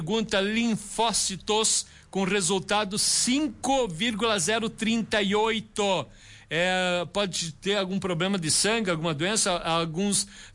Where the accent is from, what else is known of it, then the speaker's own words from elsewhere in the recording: Esmeralda, Rio Grande do Sul, Brazil; sou de Esmeralda